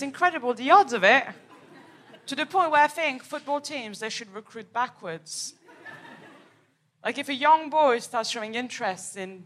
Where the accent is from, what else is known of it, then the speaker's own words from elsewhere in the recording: Paris, Île-de-France, France; I am from Paris, from the outskirts.